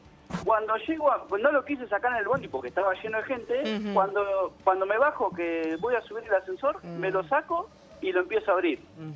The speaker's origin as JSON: {"language": "Spanish", "town": "Henderson", "region": "Buenos Aires Province", "country": "Argentina", "said": "Yo soy de Henderson, provincia de Buenos Aires."}